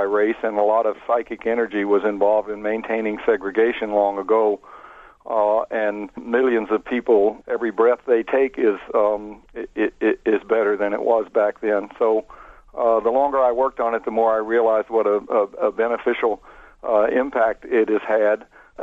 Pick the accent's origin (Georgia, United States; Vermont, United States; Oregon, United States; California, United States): Georgia, United States; Atlanta; my mother's from Birmingham, and I grew up in Atlanta, so I was well aware of the competition between the two cities